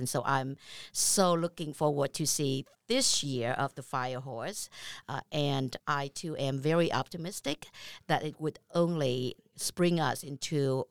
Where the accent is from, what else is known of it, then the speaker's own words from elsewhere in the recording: Vietnam; English is a second language; now in United States; as you know, I am a refugee from Vietnam. And because of my status, I love this country more than I can say.